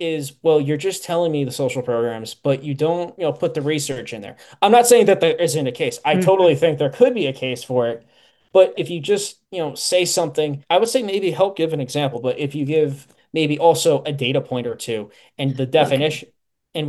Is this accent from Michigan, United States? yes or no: no; New York City, New York, United States; I was raised in a very conservative household. I'm from New York City and was around a lot of different people